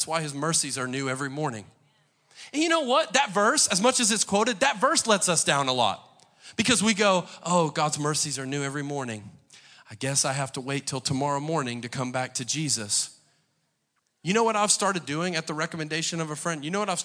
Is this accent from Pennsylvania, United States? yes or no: yes; Philadelphia, Pennsylvania, United States; I'm Italian from Philadelphia. I grew up watching Rocky Balboa.